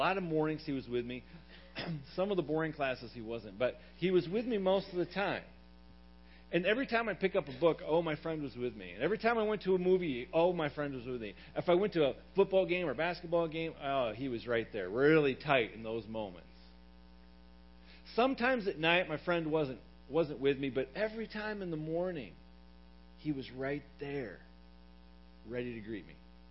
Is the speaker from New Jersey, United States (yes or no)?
no; Michigan, United States; I grew up a Michigan State fan. I grew up in Michigan, a big Michigan State fan.